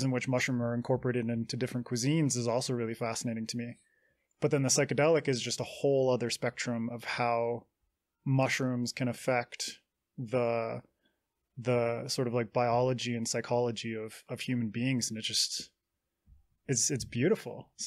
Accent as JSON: {"language": "English", "region": "British Columbia", "country": "Canada", "tie": "born or raised there", "said": "most of it stems from childhood, growing up on the West Coast in British Columbia."}